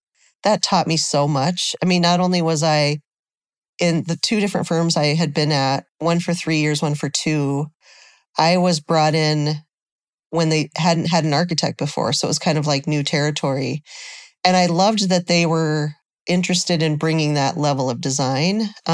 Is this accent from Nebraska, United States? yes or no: yes; Nebraska, United States; moved away as an adult; now in Minneapolis, United States; I grew up in Nebraska, so I moved up here right after grad school. I liked that Minneapolis was a lot more progressive than Nebraska.